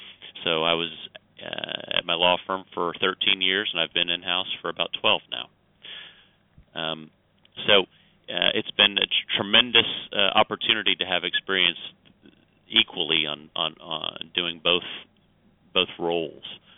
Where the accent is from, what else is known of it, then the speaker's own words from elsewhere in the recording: Oklahoma, United States; I'm a lawyer from Oklahoma, actually.